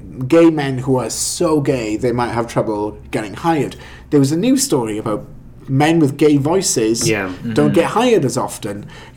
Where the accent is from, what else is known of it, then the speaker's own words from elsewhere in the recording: United Kingdom; So I am white. I am very male-looking. I am British and charismatic at times.